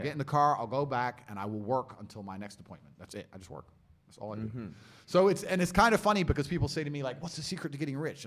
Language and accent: English; Luton, East of England, United Kingdom; I grew up in Luton, poor on a council estate, and now I'm pretty financially successful.